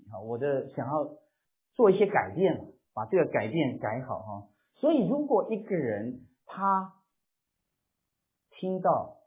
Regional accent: China; 我们有时候中国人会套关系，一个关系再借一个关系，这叫官说了，我们中国人特别喜欢这样子。

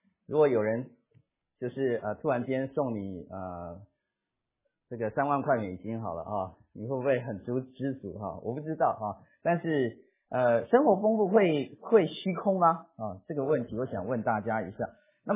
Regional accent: China; 因为我们中国人大概会借人家钱

